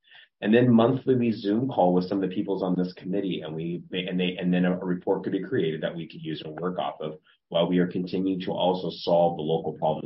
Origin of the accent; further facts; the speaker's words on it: Portland, Oregon, United States; And so when I am from the Portland area and I can drive through this county and I can still see some of it come into our county.